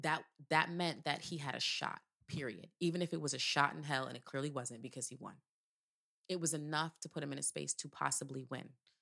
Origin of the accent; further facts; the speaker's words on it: Morgantown, West Virginia, United States; Tuesday, I drove into Virginia from my hometown of Morgantown, West Virginia